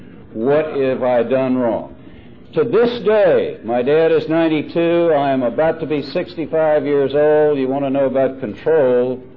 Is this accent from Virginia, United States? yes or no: yes; Arlington, Virginia, United States; I grew up in Arlington, Virginia, with this very successful kind of family.